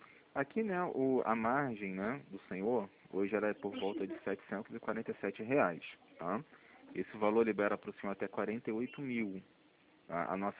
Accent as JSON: {"language": "Portuguese", "region": "Rio de Janeiro", "country": "Brazil", "said": "Eu sou do centro do Rio, sou da Rua do Carmo."}